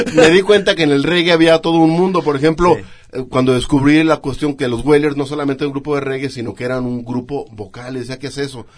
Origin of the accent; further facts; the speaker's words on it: Mexico; soy blanquito, soy mexicano